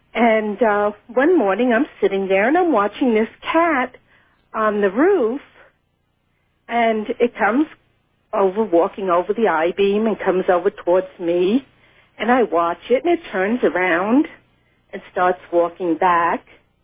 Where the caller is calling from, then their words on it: Las Cruces, New Mexico, United States; I'm from Las Cruces, New Mexico.